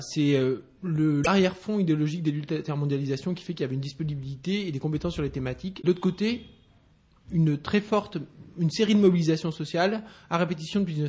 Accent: Clermont-Ferrand, Auvergne-Rhône-Alpes, France; Moi, je suis originaire de Clermont-Ferrand

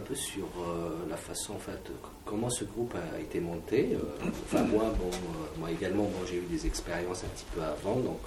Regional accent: Algiers, Algiers Province, Algeria; born there; first language Kabyle; French is a second language; donc mes parents sont d'origine kabyle. Et je suis né à Alger, donc ils sont venus habiter à Alger. Donc la langue kabyle, c'est ma langue maternelle. À la maison, on ne parlait pas du tout arabe.

